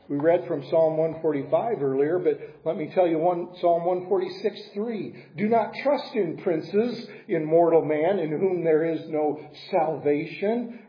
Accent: United States; It hurts me as an American because I love this country. But I love being an American

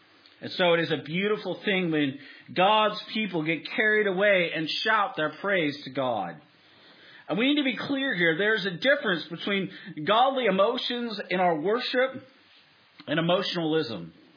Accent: Seattle, Washington, United States; Born and raised in Seattle. I live here in Southern Oregon.

